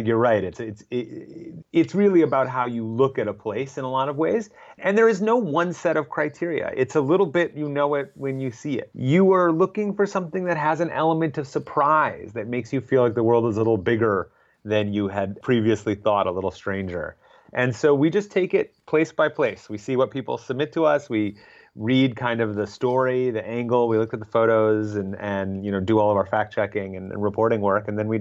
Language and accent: English; Minnesota, United States; Because I grew up in Minnesota and I went on all these road trips with my parents.